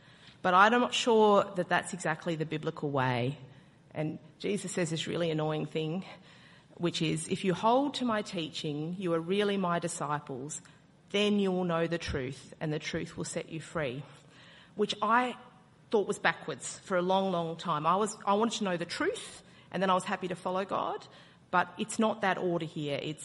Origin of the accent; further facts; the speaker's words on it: Melbourne, Victoria, Australia; I grew up in Melbourne, so it's ridiculous.